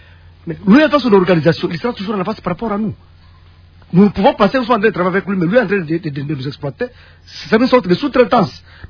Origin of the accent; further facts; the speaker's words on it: DR Congo; a quel intérêt chez nous au Congo?